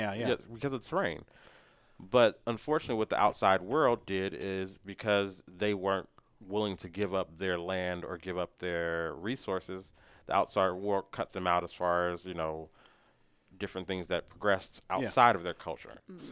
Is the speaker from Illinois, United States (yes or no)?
yes; Chicago, Illinois, United States; I put on city slicker Chicago guy because I'm from Chicago.